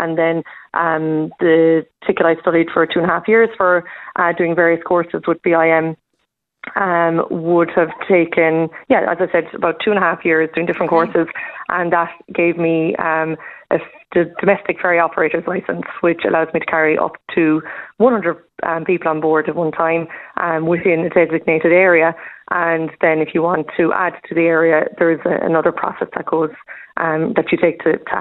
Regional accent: Cape Clear, Munster, Ireland; I'm born and bred on Ireland's most southerly inhabited island of Cape Clear or Éilean Clara.

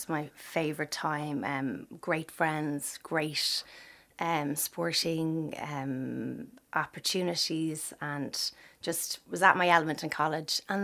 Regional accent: Sandycove, Leinster, Ireland; I grew up in Sandy Cove, played tennis, went swimming in 40 foot, went to a local school

